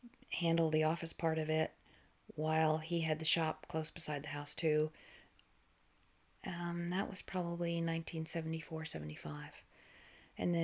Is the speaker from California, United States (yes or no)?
no; Massachusetts, United States; I grew up outside of Boston, and we spent weekends up in the area skiing.